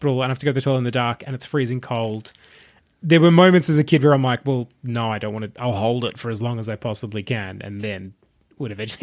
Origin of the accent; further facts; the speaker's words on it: Traralgon, Victoria, Australia; for my own house growing up in Traralgon, we're a bit out of town. We were on about 6 acres